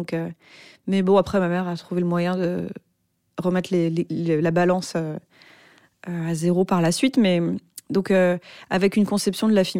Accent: Paris, Île-de-France, France; J'ai grandi à Paris dans une famille monoparentale avec une mère et ma sœur.

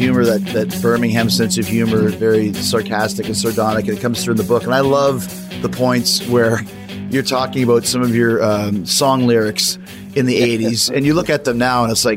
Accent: Winnipeg, Manitoba, Canada; You know, I'm from Winnipeg, Canada.

